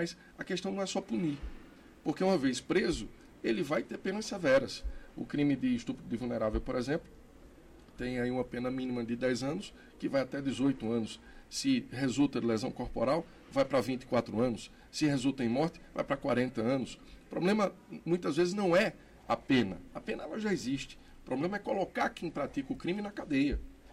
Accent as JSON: {"language": "Portuguese", "region": "Pernambuco", "country": "Brazil", "said": "Lá no meu estado de Pernambuco"}